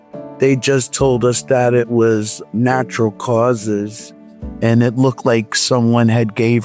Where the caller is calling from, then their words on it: Pennsylvania, United States; Eastern Pennsylvania.